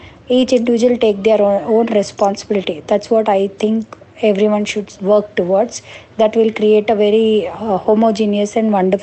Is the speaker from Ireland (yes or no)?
no; Mumbai, Maharashtra, India; For example, as growing up in Bombay, we had this milk bottle coming instead of plastic